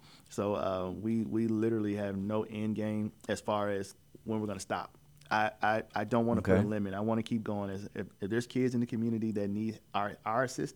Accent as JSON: {"language": "English", "region": "Illinois", "country": "United States", "tie": "born or raised there", "lives_now": "Houston, United States", "said": "I am. I have fallen in love with the Astros, but I'm from the Midwest, and so I still root for my Cardinals as well."}